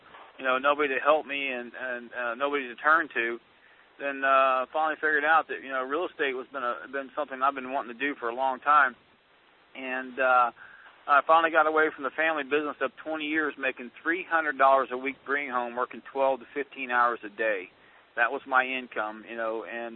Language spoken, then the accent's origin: English; Orlando, Florida, United States; I'm calling in from Orlando, Florida, born and raised and bred right here in Orlando, Florida, in the mobile home state.